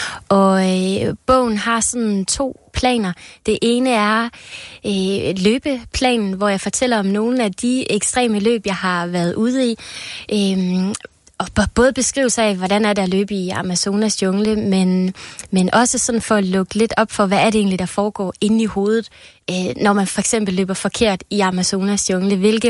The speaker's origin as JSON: {"language": "Danish", "town": "Kolding", "region": "Region of Southern Denmark", "country": "Denmark", "said": "selvom jeg er fra Kolding, så kommer jeg faktisk rimelig hyppigt herover af."}